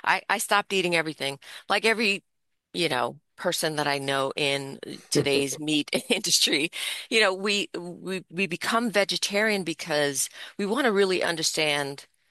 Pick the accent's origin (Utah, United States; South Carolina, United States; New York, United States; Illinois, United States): New York, United States; I grew up in New York my whole life. I was like, I can always come back. Let me see what's going on in California.